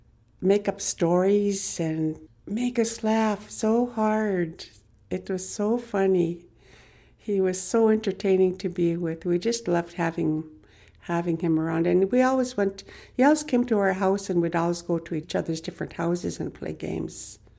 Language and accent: English; Bethel, United States; I was born and raised in Bethel. I was born in 1951